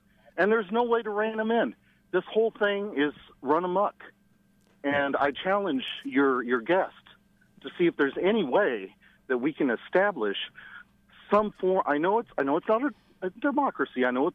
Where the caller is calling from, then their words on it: Overland Park, Kansas, United States; I'm calling from Overland Park.